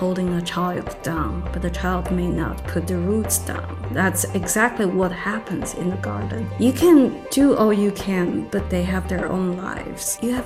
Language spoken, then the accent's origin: English; China; English is a second language; As you said, I grew up in China in the 1970s. I was born in 1970s, you know, grew up 80s, and it was a different era.